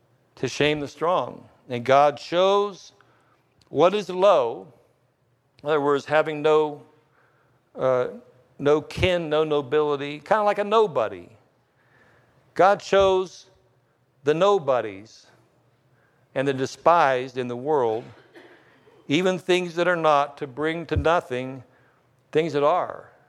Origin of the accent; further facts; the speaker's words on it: East Liverpool, Ohio, United States; born there; I didn't have a noble birth. I was born in East Liverpool.